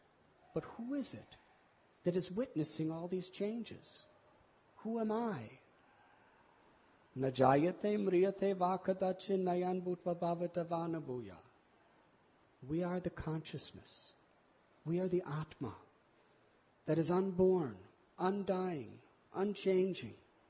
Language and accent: English; United States; moved away as an adult; now in India; I was brought up in the United States. I came to India in 1970 when I was 19, and I considered this is my real home, so I've been mostly here since that time.